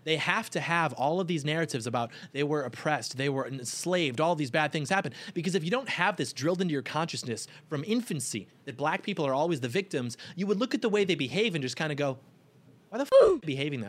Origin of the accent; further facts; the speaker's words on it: Michigan, United States; We grew up 20 minutes outside of Detroit.